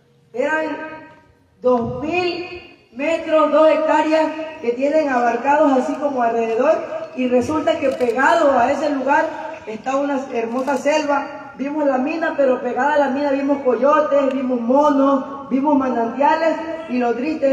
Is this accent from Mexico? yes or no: yes; Veracruz, Mexico; yo vengo del sur de Veracruz y vengo a hablar un poco de lo que está sucediendo allá en nuestro territorio.